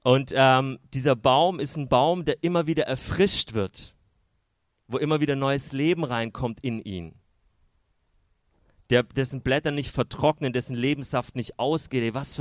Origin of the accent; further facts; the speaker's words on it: Baden-Württemberg, Germany; Ich bin ja 5 Jahren hier jetzt in Baden. Eigentlich komme ich aus dem Schwabenland